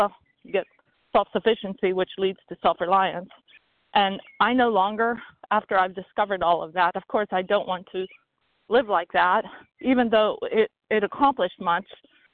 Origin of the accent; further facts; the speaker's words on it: Pennsylvania, United States; from Pennsylvania, compulsive overeater.